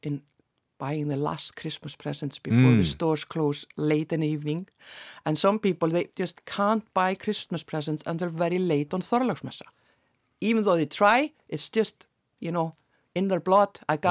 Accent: Blönduós, Northwestern Region, Iceland; And I grew up in Blönduós, in the far north.

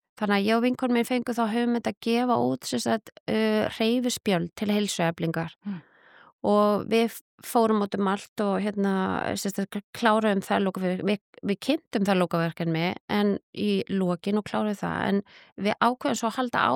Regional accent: Capital Region, Iceland; sveitastelpuna alinn upp af, þú veist, í hippa liggum við kommunu upp í Mosfellsdal.

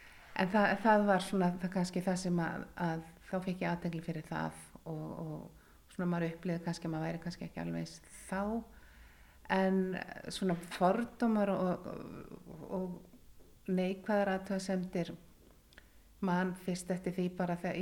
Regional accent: Keflavík, Southern Peninsula, Iceland; also born or lived in New York / London; Ég 49 ára gömul, fædd á uppalinn á Íslandi, fæddist í Keflavík og búin að búa hérna mest alltaf ævi, bjó eitt ár í New York 2007-2008 og fyrst tvö árin svona af að til í London þar sem pappi minn bjó en annars bara Íslendingur

